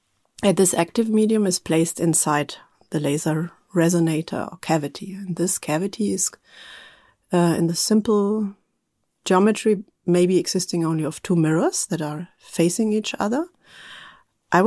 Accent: Munich, Bavaria, Germany; now in Graz, Austria; And I'm originally from Bavaria, from Munich.

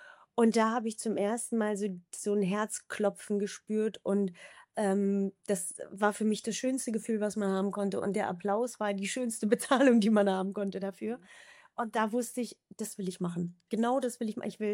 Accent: East Germany, Germany; Ich bin im Osten aufgewachsen

